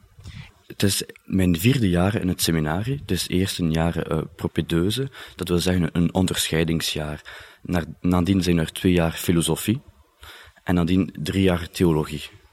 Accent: Flanders, Belgium; Ik ben in mijn eerste jaar theologie en ik kom uit de streek van Yper.

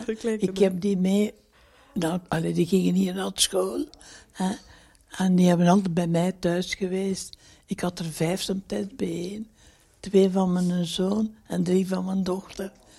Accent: Wezemaal, Flanders, Belgium; Ik ben van Wezemaal.

